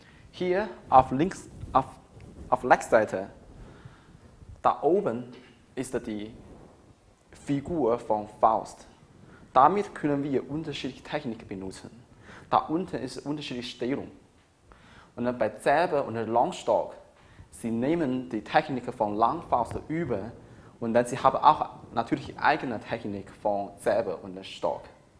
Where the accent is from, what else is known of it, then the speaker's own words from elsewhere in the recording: China; German is a second language; now in Bayreuth, Germany; Ich komme aus China. Ich promoviere in Bayreuth Uni.